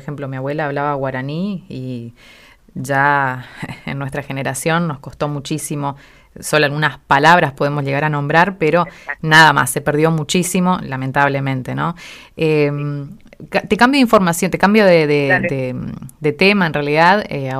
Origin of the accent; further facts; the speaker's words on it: Corrientes, Argentina; la lengua guaraní es, bueno, por ley, ¿no? Nuestra lengua madre en Corrientes.